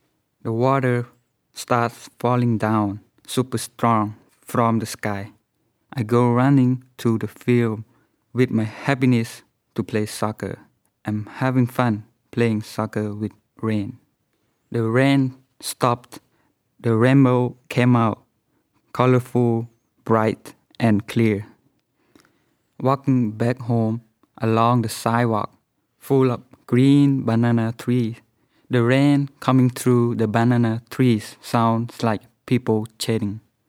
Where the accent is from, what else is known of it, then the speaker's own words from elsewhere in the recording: Phnom Penh, Cambodia; English is a second language; I'm from Cambodia. What's to remember? Beautiful city in Phnom Penh, Cambodia.